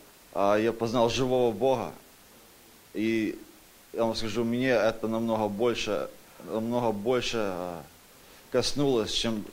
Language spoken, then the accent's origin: Russian; Portland, Oregon, United States; я из Портленда.